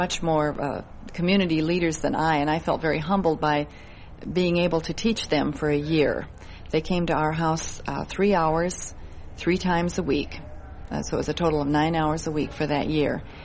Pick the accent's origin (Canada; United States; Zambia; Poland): United States; Midwest; Definitely, because we're from the Midwest, and people in the Midwest are very patriotic people